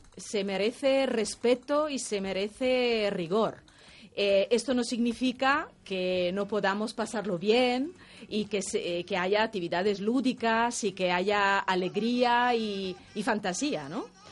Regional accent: Milan, Lombardy, Italy; now in Madrid, Spain; Vengo de la bota italiana, y soy de Milán, nací en Milán. Aunque esté en Madrid desde hace 26 años

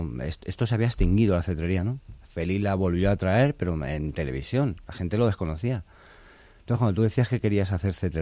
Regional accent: Madrid, Community of Madrid, Spain; Barrio humilde, un barrio en Peña Grande, y donde, claro, pues había casitas bajas

